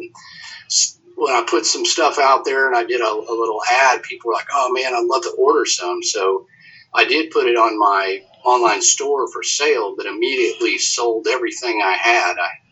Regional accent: Texas, United States; and you know, I'm from Texas. You know, we like some spice.

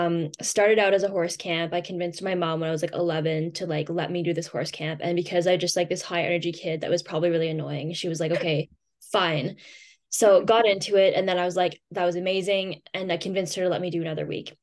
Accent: Ottawa, Ontario, Canada; I'm from Ottawa, Ontario in Canada.

